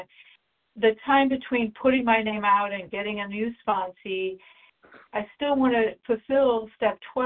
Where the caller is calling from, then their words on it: Indiana, United States; My last initial is S, like sunshine, and I'm calling from Indiana.